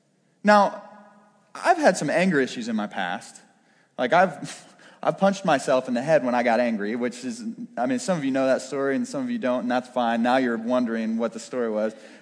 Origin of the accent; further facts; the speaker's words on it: Brashear, United States; This is not a passage saying that I shouldn't go back to Brashear to be a youth pastor, because that's my hometown.